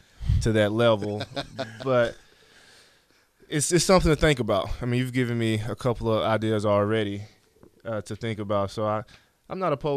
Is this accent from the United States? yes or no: yes; Alabama, United States; I'm from Alabama.